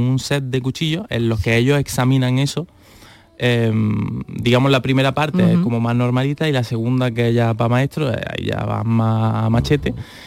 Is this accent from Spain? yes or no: yes; Spain; Porque soy español.